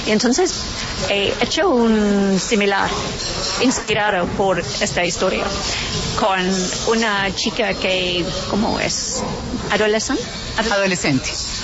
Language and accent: Spanish; Glastonbury, South West England, United Kingdom; Spanish is a second language; Son las historias mágicas de Inglaterra, de mi pueblo, que se llama Glastonbury. Es un pueblo muy inusual, muy raro